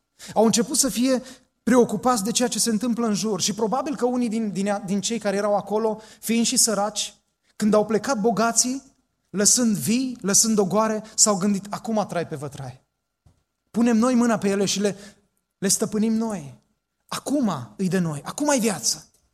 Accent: Romania; moved away; Noi suntem români.

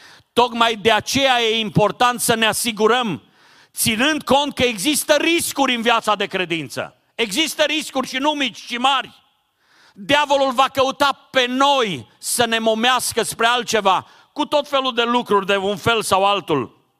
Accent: Romania; Acum eu vin din România, nu știu dacă la dumneavoastră se întâmplă asta. Avem biserici mai mici în țară.

